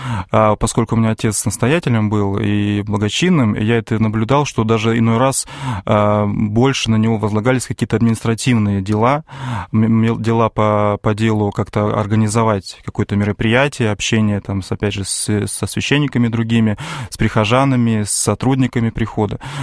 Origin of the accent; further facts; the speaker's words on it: Kemerovo Oblast, Russia; Нет, это в Сибири, это мы сами все из Сибири, это из Кемеровской области.